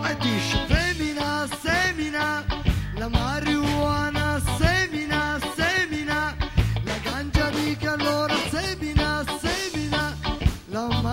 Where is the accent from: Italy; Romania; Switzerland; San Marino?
Italy; Turin, Piedmont; sono di Torino